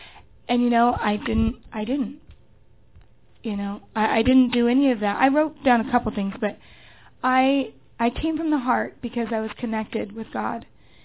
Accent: Utah, United States; And so I'm from Utah, and I booked my flight

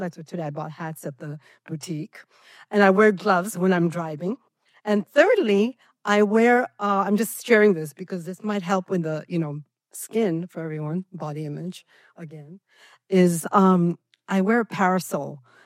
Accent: Japan; I'm from a different, grew up in a different country and different culture. I grew up in Japan

